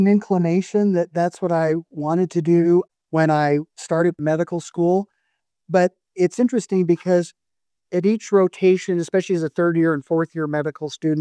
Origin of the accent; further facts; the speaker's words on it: Salt Lake City, Utah, United States; that's where my parents went, and that's where I was born. But I grew up mostly in Salt Lake City.